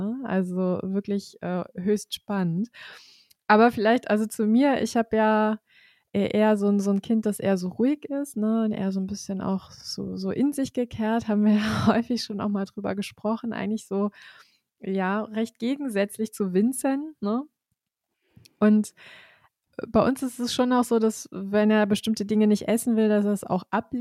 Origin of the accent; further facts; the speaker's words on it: Germany; born or raised there